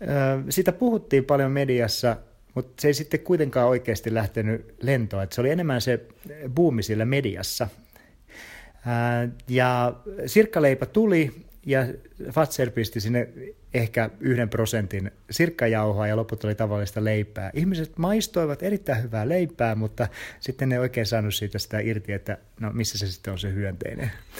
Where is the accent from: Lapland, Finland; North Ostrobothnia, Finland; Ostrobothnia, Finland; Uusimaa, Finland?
Uusimaa, Finland; Helsinki; olen Helsingistä